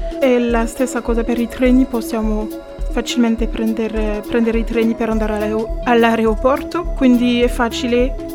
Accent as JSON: {"language": "Italian", "country": "France", "second_language": "Italian", "moved": "as an adult", "lives_now": "Cagliari, Italy", "said": "Della Francia."}